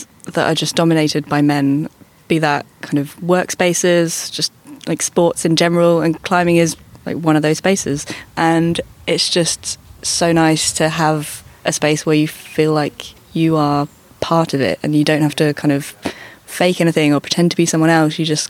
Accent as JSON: {"language": "English", "town": "Bristol", "region": "South West England", "country": "United Kingdom", "said": "I'm from Bristol."}